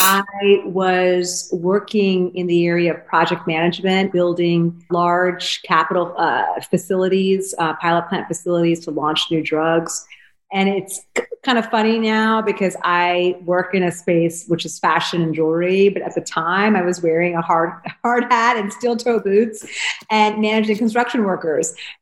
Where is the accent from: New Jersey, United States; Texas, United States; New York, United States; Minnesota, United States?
New Jersey, United States; I was born and raised in New Jersey. I'm an East Coast girl. My parents are from India. They immigrated here many years ago.